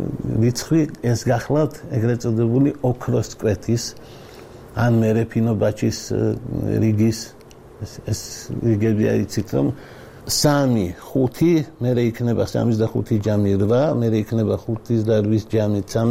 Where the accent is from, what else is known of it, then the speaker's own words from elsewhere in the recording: Batumi, Adjara, Georgia; born there; მე წარმოშობით ვარ ჩოხატაურიდან დავიბადე მართალია ბათუმში